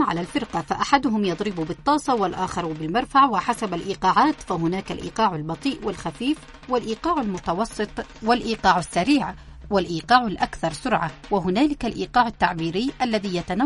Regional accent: Yemen; ونحن كشعب يمني لابد أن نقدر هذا الفن ونحافظ عليه،

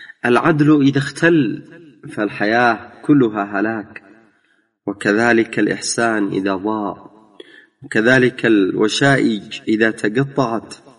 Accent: Yemen; نحن في بلدنا اليمن مع المسيرة القرآنية الجميع يسعون إلى محاربة الفحشاء والفاحشين،

